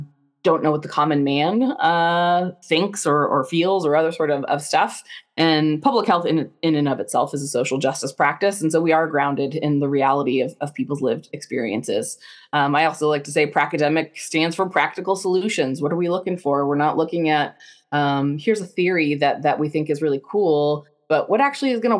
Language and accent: English; Indiana, United States; now in California, United States; One of the things I think is unique about me as somebody living in California is that I was born in Indiana and did a lot of my growing up years in Indiana, which is pretty much the radical opposite of California.